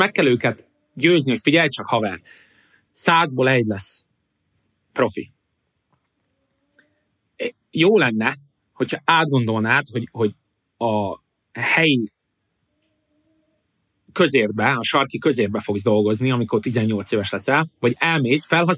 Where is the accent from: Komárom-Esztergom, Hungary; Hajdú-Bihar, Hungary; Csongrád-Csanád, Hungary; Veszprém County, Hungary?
Csongrád-Csanád, Hungary; Szeged; Én mindig szoktam mondani, mivel szegedi vagyok, hogy engem követ a bevándorlási probléma.